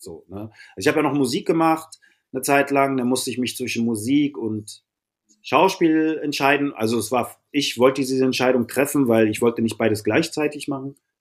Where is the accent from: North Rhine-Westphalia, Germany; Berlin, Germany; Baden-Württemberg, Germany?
Berlin, Germany; Und ich habe zweimal im Wedding gewohnt, also in meiner Kindheit im Wedding gewohnt, jetzt wieder seit über 25 Jahren im Wedding. Habe aber auch in Spandau gewohnt, im Märkischen Viertel, das Reinickendorf, Tiergarten, Friedrich-Krause-Ufer, Feurigstraße, Schöneberg